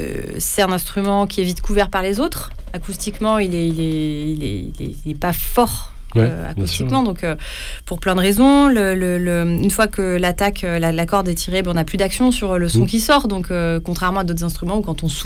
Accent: Arles, Provence-Alpes-Côte d'Azur, France; il y avait un super festival quand j'étais enfant à Arles

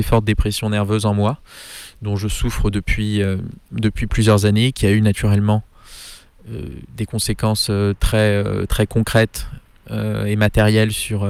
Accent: Paris, Île-de-France, France; j'ai 24 ans. Je suis né à Paris, j'y ai grandi, j'ai vécu à l'étranger, je suis revenu à Paris.

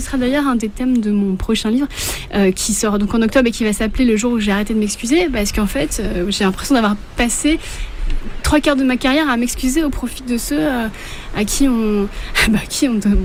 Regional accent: Brittany, France; parce que je suis bretonne.

